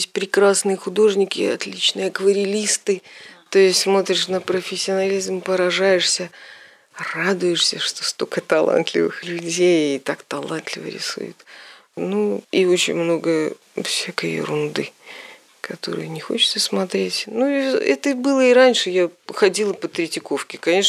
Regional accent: Yalta, Crimea, Ukraine; Я с юга, я из Ялты, я более так как-то насыщенно к цвету отношусь.

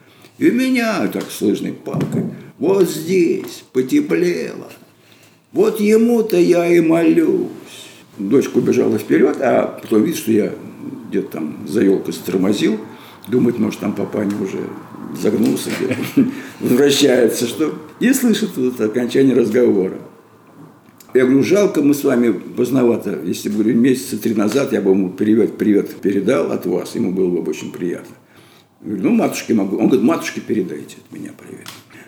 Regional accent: Moscow, Russia; А я ему сказал, что я из Москвы, нормально.

